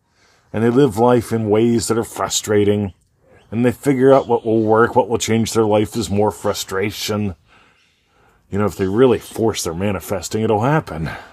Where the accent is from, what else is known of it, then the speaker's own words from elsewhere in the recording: Pennsylvania, United States; I grew up in Pennsylvania, and it took like 24 hours to drive to Disneyland or Disney World